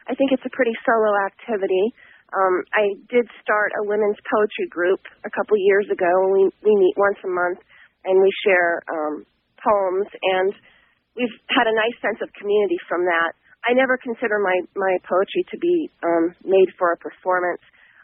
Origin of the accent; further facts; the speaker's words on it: Long Beach, California, United States; now in Los Angeles, United States; I grew up in Long Beach, and then I moved to Los Angeles. And so I'm a Southern California native, but my family originally came from Massachusetts, and then before that, the Azores.